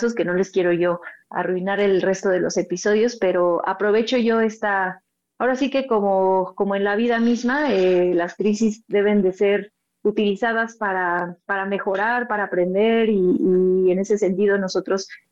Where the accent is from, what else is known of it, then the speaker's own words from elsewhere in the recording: Mexico; debemos sentirnos muy orgullosos como mexicanos